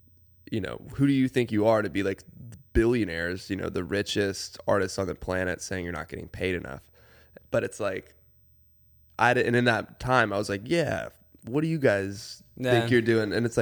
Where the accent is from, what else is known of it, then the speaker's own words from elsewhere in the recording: Atlanta, Georgia, United States; now in Athens, United States; Because I grew up in Atlanta.